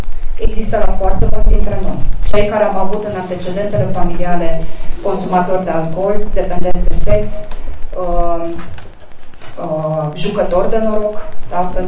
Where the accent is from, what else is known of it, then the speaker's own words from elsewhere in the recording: Bucovina, Romania; Eu personal venim din Bucovina.